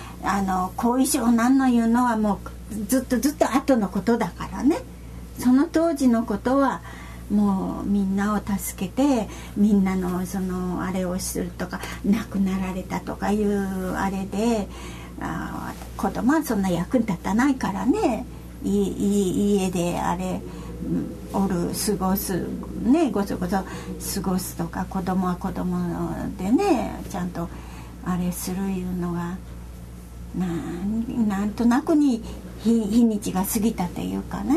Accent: Hiroshima, Japan; もう私の生まれ育った町はもうそういう人たちがあの直接被爆してなくてもそういう家族とか親戚が家があの広島が焼けてるからね

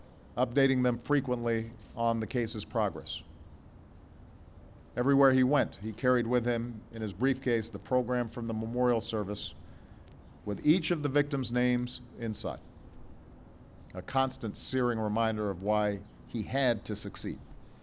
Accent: Chicago, Illinois, United States; He was born and raised in the land of Lincoln, in my hometown of Chicago, in my home state of Illinois.

